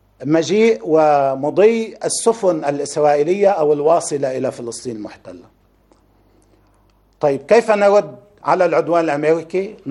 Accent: Lebanon; هذا ما يجري عندنا في لبنان

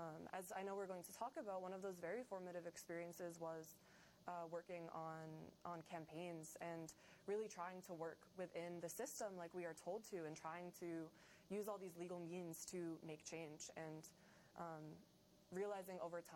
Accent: United States; Well, I grew up in the United States, but my family is Irish-American.

